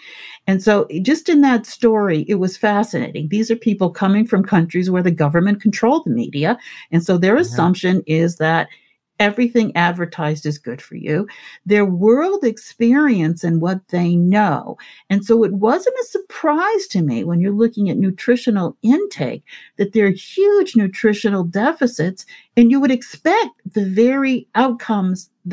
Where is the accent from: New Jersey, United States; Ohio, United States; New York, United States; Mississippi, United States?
Ohio, United States; Cleveland; I myself, as a Black woman growing up in Cleveland, Ohio, would never have come to those kinds of conclusions